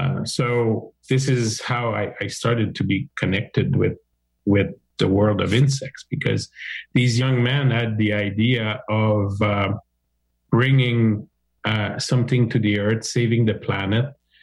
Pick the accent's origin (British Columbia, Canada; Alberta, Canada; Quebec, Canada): Quebec, Canada; Montreal; I'm an agrologist from Montreal area in Quebec.